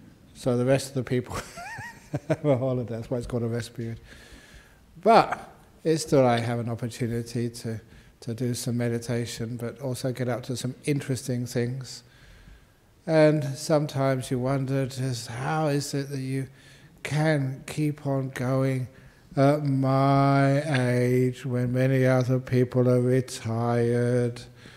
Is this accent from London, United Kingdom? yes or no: yes; London, United Kingdom; born there; I was born in London.